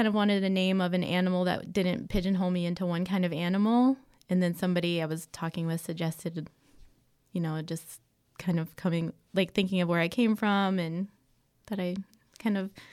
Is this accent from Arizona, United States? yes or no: no; Ohio, United States; I grew up in Ohio, and there's these little fuzzy caterpillars that we called Woolly Bears.